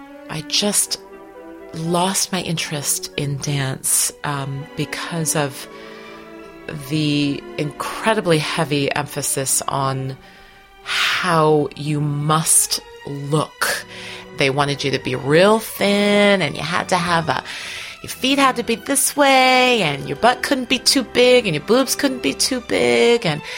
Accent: Minnesota, United States; I grew up in Minnesota, which was a great place to grow up. And my family was one of the only Black families in the town.

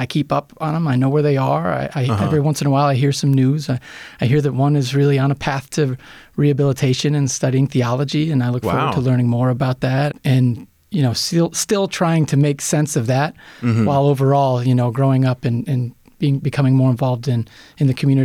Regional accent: Kenmore, New York, United States; You know, I'm a fourth generation Buffalonian. I was raised in Kenmore because of no residency requirement. I'm a son of a firefighter, Buffalo firefighter, but born here, raised nearby.

